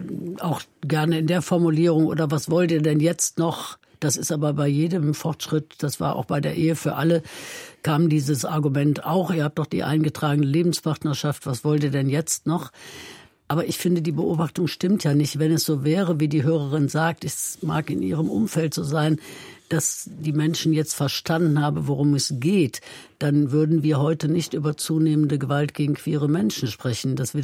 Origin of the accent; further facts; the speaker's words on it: Cologne, North Rhine-Westphalia, Germany; aber ich komme selbst aus Köln.